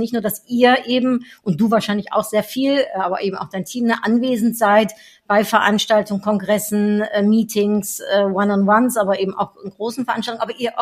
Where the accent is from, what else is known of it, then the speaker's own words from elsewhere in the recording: Cologne, North Rhine-Westphalia, Germany; Ja, ich sag mal, als Kölner ist man da sehr erprobt.